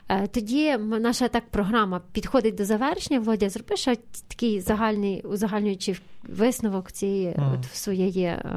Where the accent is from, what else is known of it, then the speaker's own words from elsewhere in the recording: Ternopil, Ternopil Oblast, Ukraine; Тобто ми, як тернополяни, і взагалі кожна людина, яка живе у своєму краї, має знати якісь такі історичні моменти